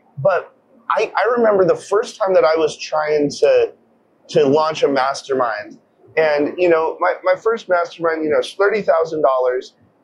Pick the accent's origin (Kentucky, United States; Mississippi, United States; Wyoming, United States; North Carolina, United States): Wyoming, United States; But I grew up in Wyoming, so I love woodland camo.